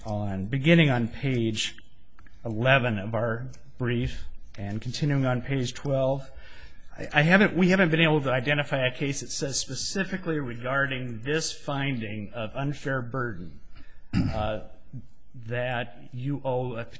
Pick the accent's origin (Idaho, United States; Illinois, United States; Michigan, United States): Idaho, United States; Boise; from Boise, Idaho.